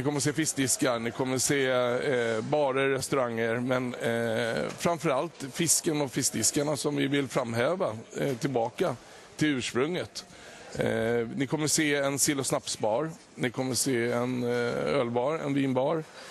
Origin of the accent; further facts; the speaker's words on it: Gothenburg, Västra Götaland County, Sweden; jag är född i Göteborg. Ur göteborgare.